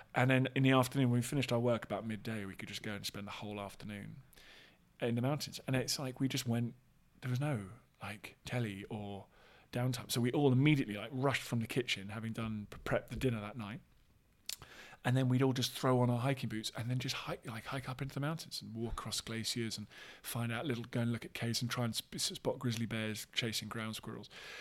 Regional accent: London, United Kingdom; growing up in Southwest London, a kind of suburb.

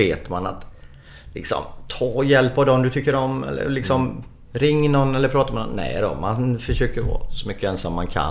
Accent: Sweden; har det med att göra att vi är svenskar

